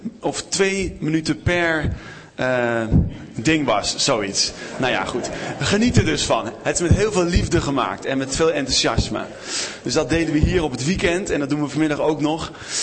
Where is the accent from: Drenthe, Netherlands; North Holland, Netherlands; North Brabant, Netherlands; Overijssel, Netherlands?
North Holland, Netherlands; Amsterdam; uit Amsterdam. Daar ben ik voorganger van de Partnerkerk.